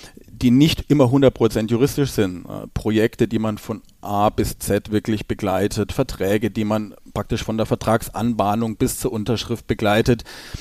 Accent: Freiburg, Baden-Württemberg, Germany; Ich komme aus Freiburg, gehe seit weit über 30 Jahren zum Sportclub

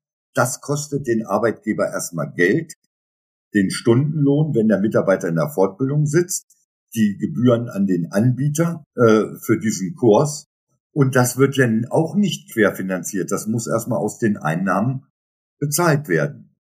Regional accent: Göttingen, Lower Saxony, Germany; Ich komme aus Göttingen, das geht noch.

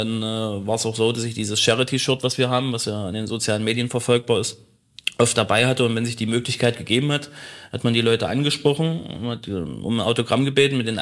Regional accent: Bernburg, Saxony-Anhalt, Germany; ist eine Bernburgerin, wo ich herkomme

